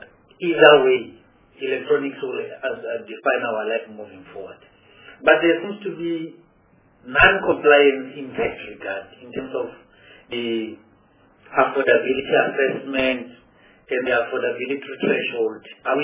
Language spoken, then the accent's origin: English; North West, South Africa; I was born and bred in Dau, and I appreciate that you went to Dau. I'm from the Northwest.